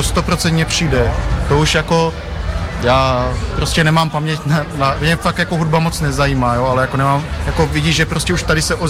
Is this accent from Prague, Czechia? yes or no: yes; Prague, Czechia; já jsem prostě z Prahy a nejsem pragocentrik